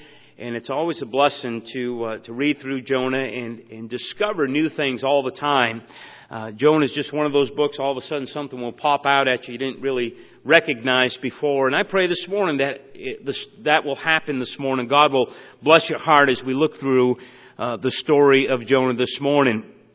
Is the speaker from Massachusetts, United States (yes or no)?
yes; Massachusetts, United States; accent: New England; now in Michigan, United States; I'm from New England, so if I have a little bit of an accent. You know, I never knew I had an accent until I came out to Michigan. It's true. I grew up in Massachusetts, never left the state